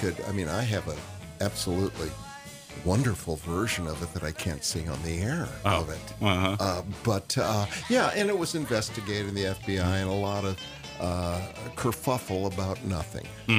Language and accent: English; Indiana, United States; Well, because I grew up in Indiana, and that's where I was.